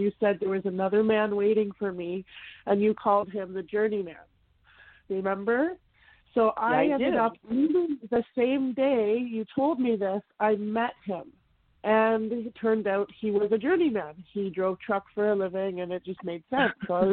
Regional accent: Canada; I'm from Canada.

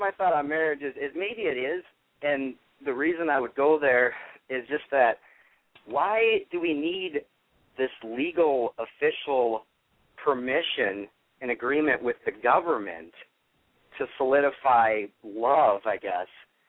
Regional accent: Minnesota, United States; You mentioned me in the chat room there, and I'm from Minnesota.

